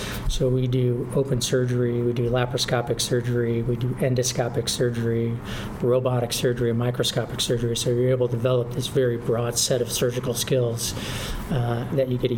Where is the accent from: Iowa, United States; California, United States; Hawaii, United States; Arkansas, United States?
Iowa, United States; Council Bluffs; I'm originally from Council Bluffs, Iowa.